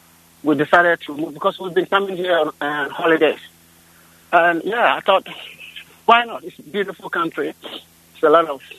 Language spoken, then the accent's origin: English; Ghana; Every 3 months, we go to the UK and the States, Canada, a couple of Western countries.